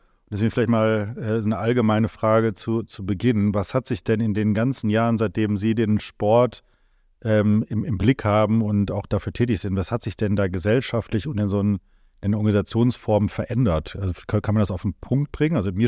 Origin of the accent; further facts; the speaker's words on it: Wuppertal, North Rhine-Westphalia, Germany; Also ich komme aus Wuppertal, wir waren mal früher eine große Schwimmstadt, ja, oder Schwimmerstadt.